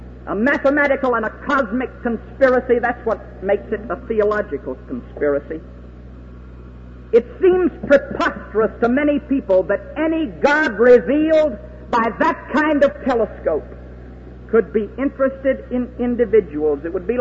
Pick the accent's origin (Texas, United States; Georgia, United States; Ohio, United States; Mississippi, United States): Texas, United States; Kerrville; born there; I was born in Kerrville, which is District 21, Texas.